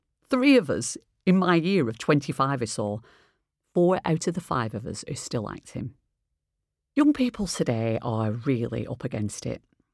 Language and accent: English; Accrington, North West England, United Kingdom; I grew up in Accrington, a small industrial town in northwest England, not unlike Ashton-under-Lyne, except even further from the bright lights of Manchester.